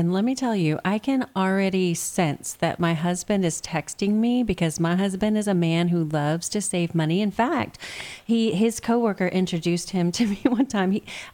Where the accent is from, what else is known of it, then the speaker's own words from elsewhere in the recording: Texas, United States; But, you know, I am from Texas.